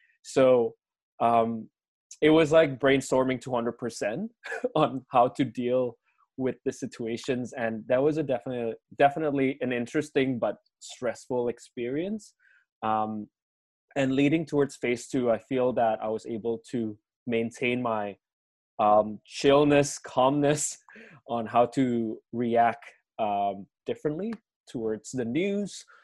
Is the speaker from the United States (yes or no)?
no; Indonesia; but also for my hometown, because I'm from Indonesia, and every country dealt with the situation differently.